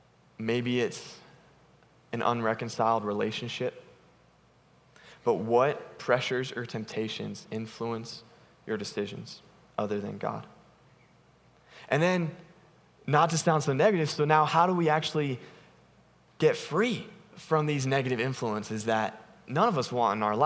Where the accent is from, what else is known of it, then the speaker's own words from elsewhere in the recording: California, United States; I grew up in the Bay Area, and it was a very self-sufficient, driven city and culture.